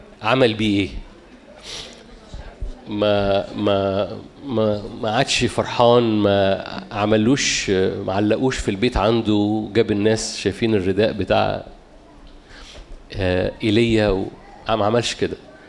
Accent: Cairo, Cairo Governorate, Egypt; ما عرفش عندنا في القاهرة بيقولوها كتير

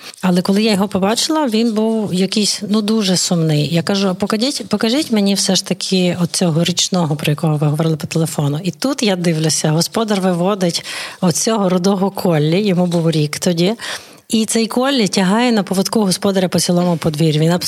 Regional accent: Lviv, Lviv Oblast, Ukraine; Місті – це моє рідне місто Львів, і я повернулася, оскільки досить складно все було організовувати дистанційно.

